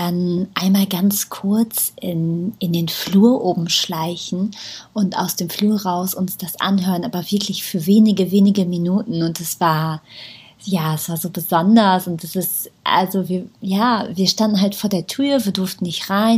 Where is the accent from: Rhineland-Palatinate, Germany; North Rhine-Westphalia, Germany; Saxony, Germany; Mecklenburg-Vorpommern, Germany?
North Rhine-Westphalia, Germany; Ich habe damals als Kind in der Nähe von Bonn gewohnt. Das war ja die Bundeshauptstadt, dann zwar nicht mehr